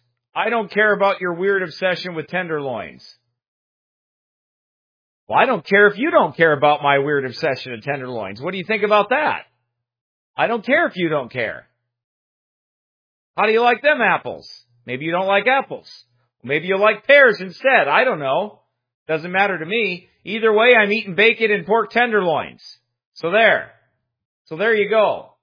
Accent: Iowa, United States; And I am from Iowa.

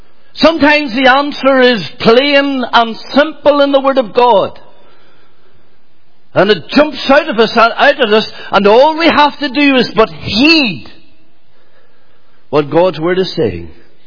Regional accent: Ireland; I come from the Republic of Ireland. I'm from the south of Ireland. I was brought up in the backwoods on a 32-acre farm.

